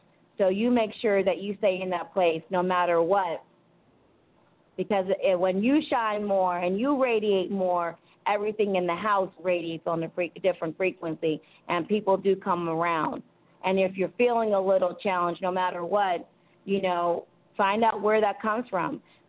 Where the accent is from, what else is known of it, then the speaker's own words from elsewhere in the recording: Philadelphia, Pennsylvania, United States; I am from Philly. That's why I was like, okay, I miss cheesecake.